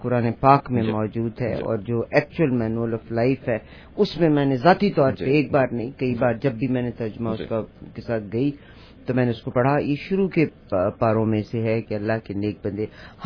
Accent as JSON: {"language": "Urdu", "region": "Punjab", "country": "Pakistan", "said": "تو ہم تو پنجاب کے رہنے والے تھے"}